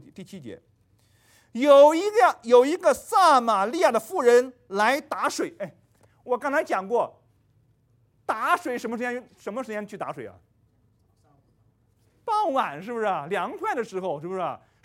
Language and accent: Chinese; China; 我们中国人比如，哎，我就喜欢中国人，老外我就不太愿意跟他们接触，有没有这样？